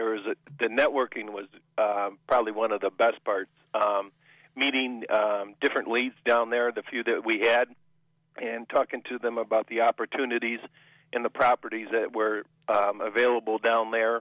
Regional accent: Chicago, Illinois, United States; I'm from Chicago here, and we've got a couple of Lifestyle members here

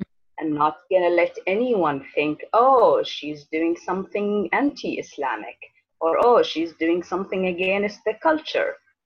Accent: United Arab Emirates; accent: Emirati; And I was surprised that you speak Arabic and you have like the Emirati accent. I said, yeah, I'm from the Emirates.

